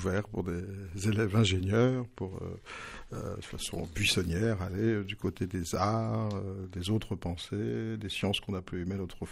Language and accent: French; Nevers, Bourgogne-Franche-Comté, France; born there; Je travaille de temps en temps et je suis né à Nevers.